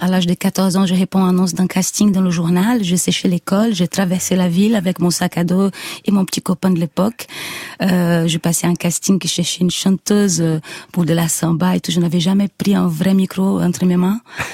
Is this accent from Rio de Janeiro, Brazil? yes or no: yes; Rio de Janeiro, Brazil; accent: Nordeste; French is a second language; also born or lived in Nordeste; dans mon accent, je viens de Rio de Janeiro, j'ai grandi à Rio de Janeiro et dans le Nordeste, mais j'ai quand même un accent très prononcé des gens du Nordeste.